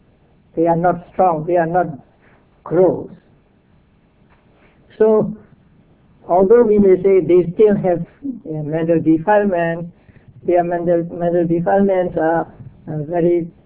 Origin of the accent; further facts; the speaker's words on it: Mandalay, Mandalay Region, Myanmar; English is a second language; There was a man in my hometown, Mandalay.